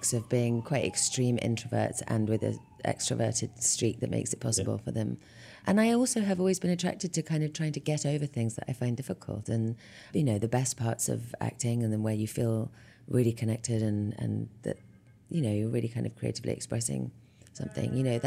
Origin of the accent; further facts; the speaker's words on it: London, United Kingdom; I was born in London and raised in West London